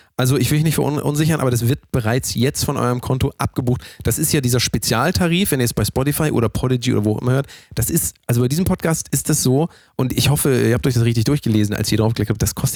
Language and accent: German; Rhineland-Palatinate, Germany; born there; Ich bin ja geboren im Rheinland, was ja viele gar nicht wissen. Ich habe aber mit Wegzug von aus diesem Land habe ich natürlich alles abgelegt.